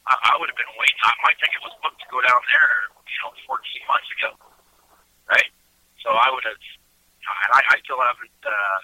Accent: Eastern Canada, Canada; And I come from Eastern Canada, in Eastern Canada, we're kind of famous for something called kitchen parties.

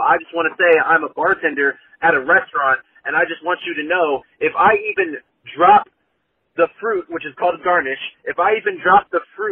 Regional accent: Texas, United States; now in Los Angeles, United States; I live in L.A., but I'm from Texas. You know what's up?

